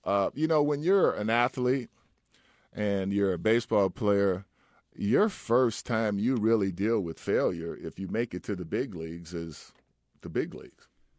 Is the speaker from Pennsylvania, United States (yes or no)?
no; New Jersey, United States; I grew up in New Jersey from 7 on, so it wasn't where I stayed at wasn't a rough area, but everything outside was.